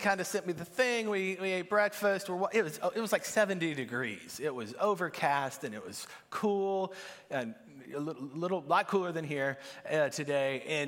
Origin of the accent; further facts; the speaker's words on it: Arkansas, United States; I don't know California. I'm from Arkansas, so bear with me.